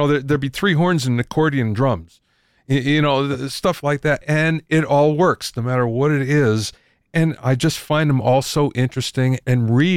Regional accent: Pennsylvania, United States; I grew up in Pennsylvania, and I'm Polish, so polka is kind of my middle name.

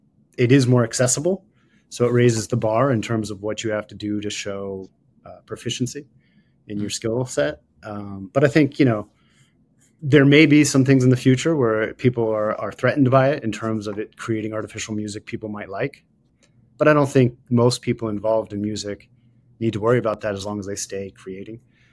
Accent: Ohio, United States; But my first music interest started with just being a kid growing up in Ohio, kind of middle class, divorced parents, latchkey kid.

